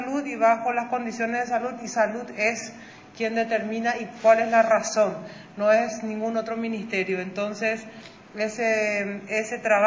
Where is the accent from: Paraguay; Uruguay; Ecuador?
Paraguay; de cómo vamos a aprender como paraguayos, así seamos empleados, empleadores, empresarios, funcionarios públicos o privados